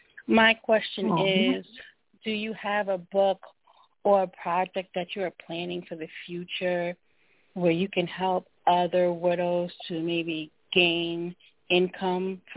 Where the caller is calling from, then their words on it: Atlanta, Georgia, United States; I am calling from Atlanta, Georgia.